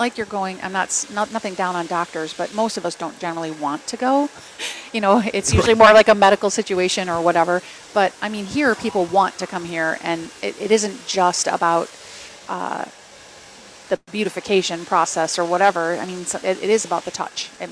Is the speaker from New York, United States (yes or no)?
no; Madison, Wisconsin, United States; born or raised there